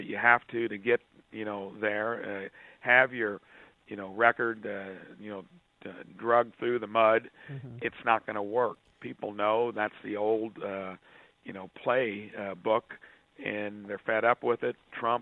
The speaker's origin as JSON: {"language": "English", "region": "Indiana", "country": "United States", "tie": "born there", "said": "Thank goodness I was born in Indiana."}